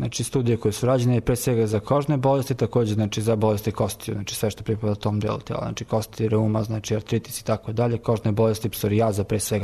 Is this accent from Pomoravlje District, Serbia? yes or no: yes; Ćuprija, Pomoravlje District, Serbia; Ja sam iz Ćuprije konkretno.